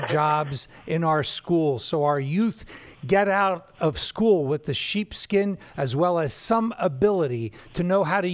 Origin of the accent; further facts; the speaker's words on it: United States; that's what we object to as an American people